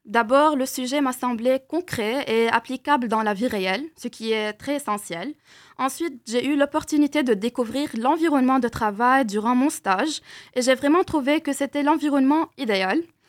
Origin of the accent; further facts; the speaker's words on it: Lebanon; French is a second language; moved away as an adult; now in Lille, France; Oui, je viens effectivement du Liban et j'ai choisi de venir à Lille pour plusieurs raisons.